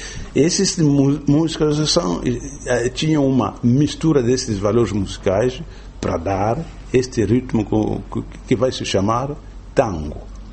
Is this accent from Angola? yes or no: yes; Angola; tenho Angola dentro da minha barriga, porque eu sei de onde eu venho.